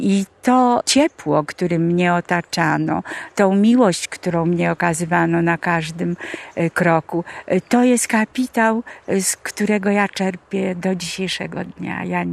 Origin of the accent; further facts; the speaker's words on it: Warsaw, Masovian Voivodeship, Poland; Ja urodziłam się w Warszawie i właściwie do 1939 roku, do wybuchu wojny, moje całe dzieciństwo przebiegało w Warszawie.